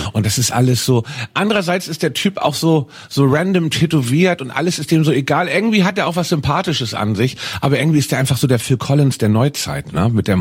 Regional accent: Hamburg, Germany; Bin ich ganz stolz auf meine Heimatstadt natürlich. Aber was ich gerade sehr traurig finde, ist das breite Clubsterben in Hamburg.

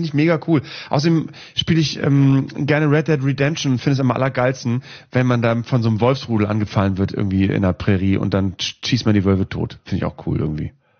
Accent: Northern Germany, Germany; Ich bin aufgewachsen in Norddeutschland

